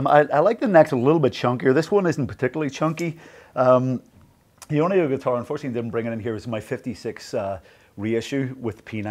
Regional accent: Belfast, Northern Ireland, United Kingdom; And I'm from Belfast.

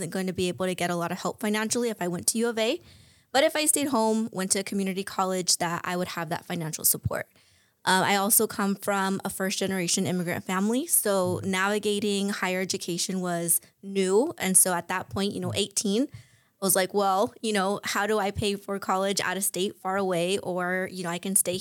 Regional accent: Indio, California, United States; I grew up in Indio, California. So born and raised in the Coachella Valley. That is my hometown.

